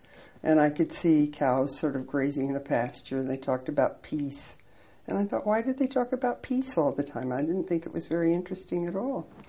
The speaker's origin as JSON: {"language": "English", "region": "Kansas", "country": "United States", "tie": "born or raised there", "said": "because I grew up in Kansas, which is right in the middle of the United States."}